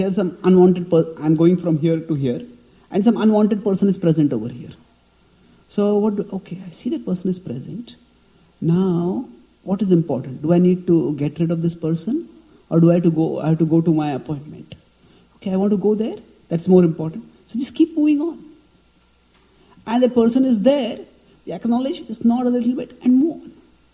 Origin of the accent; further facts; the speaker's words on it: India; English is a second language; I come from India where people are mad for cricket.